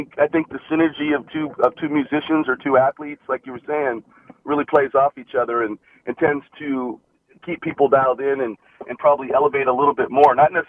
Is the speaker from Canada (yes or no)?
no; Seattle, Washington, United States; I was up in Seattle, Lake Washington High School up there.